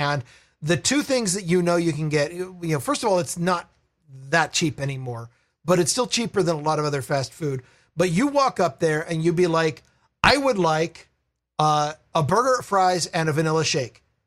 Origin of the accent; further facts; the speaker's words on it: Vancouver, Washington, United States; I grew up in Vancouver, Washington, so they were there.